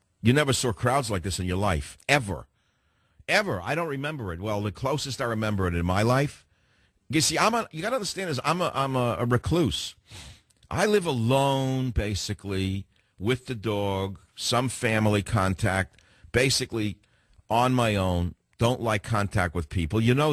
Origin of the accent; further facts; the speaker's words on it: New York, United States; I was never ashamed of being from New York.